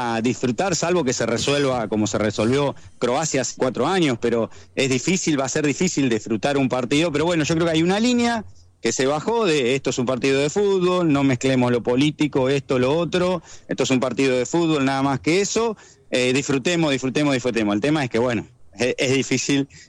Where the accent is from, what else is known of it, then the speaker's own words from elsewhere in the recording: Argentina; nosotros somos argentinos